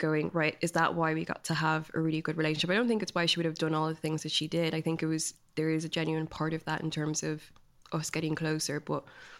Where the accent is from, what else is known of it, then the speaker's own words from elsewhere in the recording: London, United Kingdom; born there; even though I'd lived in England, I was born in England